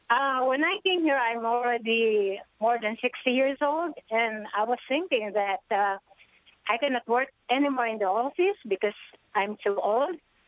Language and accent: English; Philippines; English is a second language; moved away as an adult; now in Scarsdale, United States; I came from the Philippines, and I started as a babysitter when I came to New York, although I was a retired employee in the Philippines in the telecommunications company as a manager.